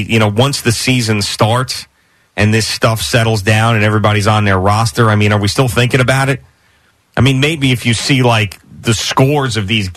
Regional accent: New York, United States; I mean, I'm not the biggest college football fan growing up in New York, where we didn't really have a team.

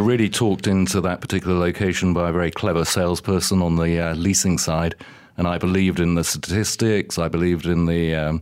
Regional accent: South West England, United Kingdom; moved away as an adult; now in Malaysia; Well, I'm from Somerset, born and bred in the UK. But really, I'm Malaysian now. I've been here since 97.

